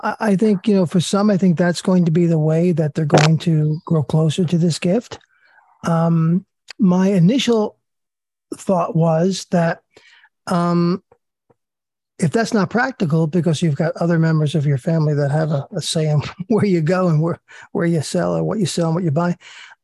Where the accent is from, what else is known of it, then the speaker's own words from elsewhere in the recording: New Jersey, United States; I mean, I grew up in New Jersey. I live in the country right now, and I would never go back.